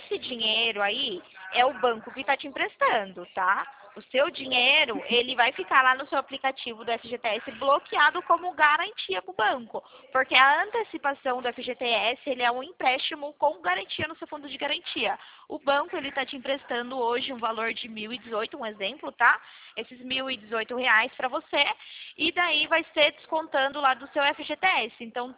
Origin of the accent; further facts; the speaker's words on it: Sorocaba, São Paulo, Brazil; Eu sou aqui de Sorocaba.